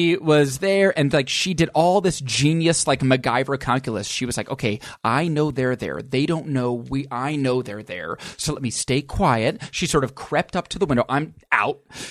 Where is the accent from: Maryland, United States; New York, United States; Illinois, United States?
New York, United States; Albany; Upstate, Albany, New York.